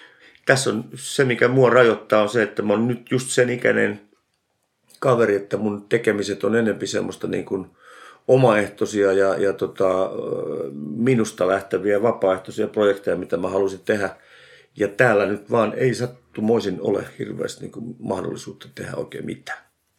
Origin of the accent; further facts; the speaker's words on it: Eastern Finland, Finland; koska mä oon itäsuomalainen ihminen niin kuin oikeasti.